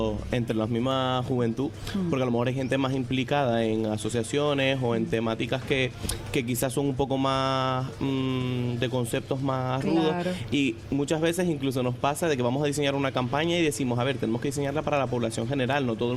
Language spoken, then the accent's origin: Spanish; Los Realejos, Canary Islands, Spain; Yo soy de los Realejos, pero vengo de la laguna y como el tiempo de aquí, ninguno.